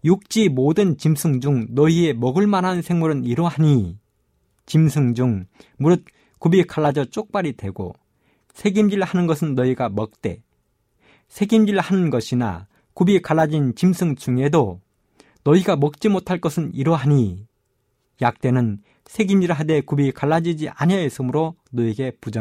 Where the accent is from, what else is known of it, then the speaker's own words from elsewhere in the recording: South Korea; 어릴 적 저는 섬진강가에 살면서 여름이면 꽤 많은 고기들을 잡았습니다.